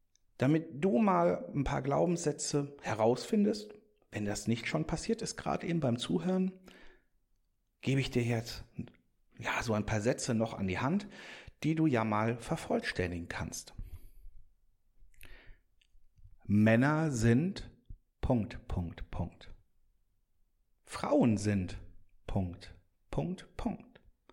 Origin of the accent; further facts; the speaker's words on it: North Rhine-Westphalia, Germany; Also sie kommt da weg, wo ich auch wegkomme. Ja, ja. Und bei uns im Pott ist das einfach noch so eine Sache